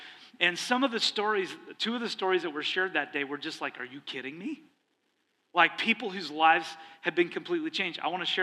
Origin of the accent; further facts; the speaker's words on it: Canada; I grew up in Canada, and I grew up in a family that we didn't show a lot of affection. So I came from the North.